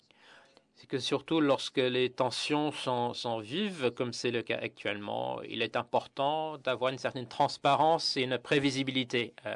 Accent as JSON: {"language": "French", "country": "Afghanistan", "said": "Je viens donc de l'Afghanistan."}